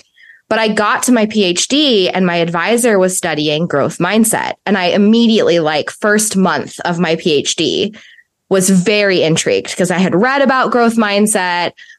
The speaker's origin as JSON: {"language": "English", "country": "Sweden", "said": "I do speak Swedish. My family lives over there. I'm Swedish."}